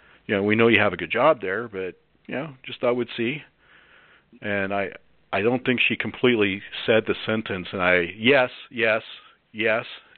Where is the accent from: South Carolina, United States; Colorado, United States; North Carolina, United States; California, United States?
Colorado, United States; Dove Creek; I grew up in Dove Creek, which is north of there, about 40 miles.